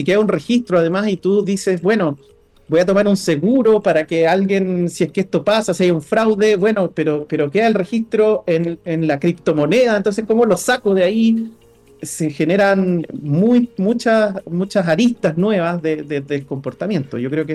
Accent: Chile; el Estado ya no nos puede proteger como chileno, porque nuestros datos no están acá.

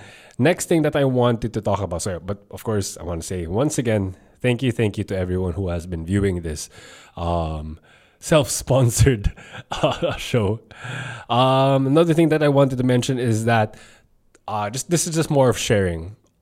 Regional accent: Philippines; I'm a Filipino personal trainer that talks about, you know, the strength scene

